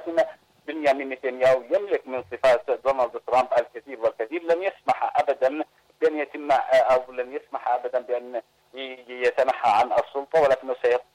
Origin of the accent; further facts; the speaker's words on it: Yemen; يجب أن نفتخر بها نحن كيمنيين